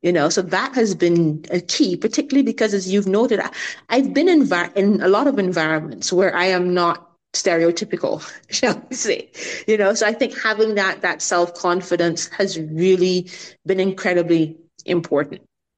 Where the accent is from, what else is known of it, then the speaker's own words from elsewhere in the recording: Barbados; I've spoken about family. I've spoken about growing up in Barbados.